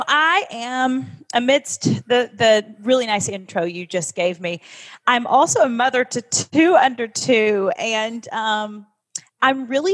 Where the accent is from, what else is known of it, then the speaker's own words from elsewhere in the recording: Kentucky, United States; You know, I grew up in Kentucky on a farm with 23 first cousins. I was the oldest.